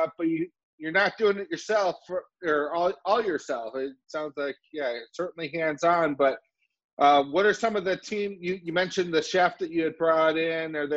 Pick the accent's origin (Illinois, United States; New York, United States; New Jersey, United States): Illinois, United States; Oak Park; I was born, well, not born, I was raised in Oak Park.